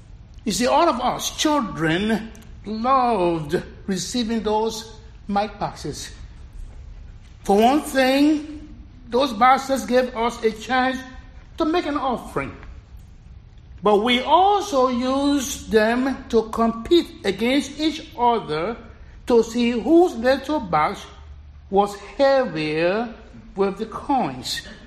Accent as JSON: {"language": "English", "country": "Liberia", "tie": "born or raised there", "said": "gospel lesson about the widow's offering reminds me of the children's Easter offering many years ago in my hometown church in Liberia, West Africa."}